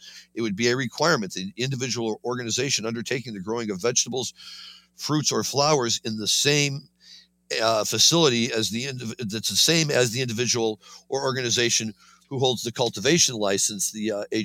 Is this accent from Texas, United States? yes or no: no; Missouri, United States; And now we turn to a story that's coming out of my home state, Missouri